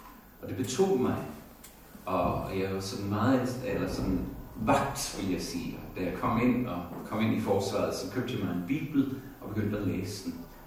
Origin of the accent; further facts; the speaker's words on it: Sri Lanka; Jeg voksede op på Sri Lanka og spillede cricket med muslimer, buddhister og hinduer.